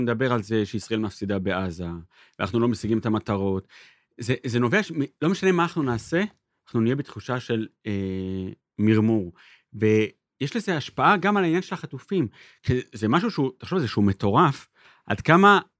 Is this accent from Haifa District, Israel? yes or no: yes; Haifa, Haifa District, Israel; כחיפאים זוכים את...